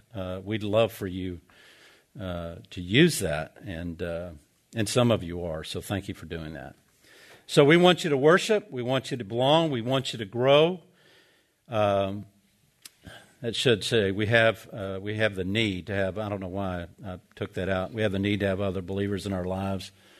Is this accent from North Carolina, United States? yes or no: no; Atlanta, Georgia, United States; I grew up here in Atlanta, so I have people that I know that I grew up with.